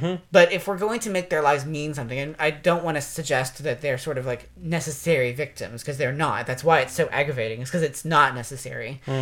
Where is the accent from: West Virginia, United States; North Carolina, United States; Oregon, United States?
West Virginia, United States; I mean, I'm from West Virginia, and that doesn't make any sense to me.